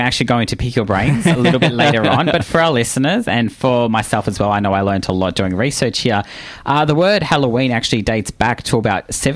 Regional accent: Australia; being an Australian

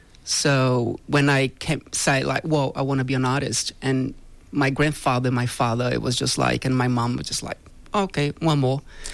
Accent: Rio de Janeiro, Brazil; born there; English is a second language; Yeah, I was born in Brazil.

